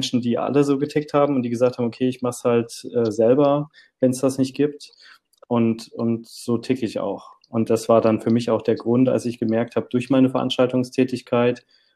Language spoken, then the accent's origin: German; Dresden, Saxony, Germany; Ich komme aus dem Osten. Ich habe in Dresden aufgewachsen und habe in Görlitz studiert.